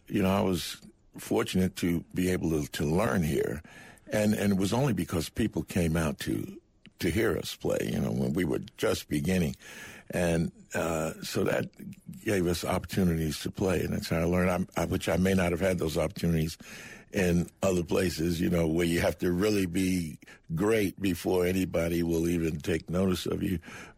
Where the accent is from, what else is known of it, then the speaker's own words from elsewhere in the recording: New York City, New York, United States; now in West Virginia, United States; Yes, I grew up in Jamaica, Queens